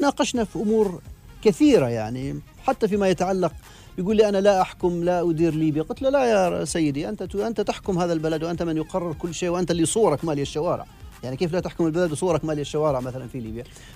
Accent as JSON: {"language": "Arabic", "country": "Oman", "said": "يعني لأنه هو يعرف أن أنا عماني"}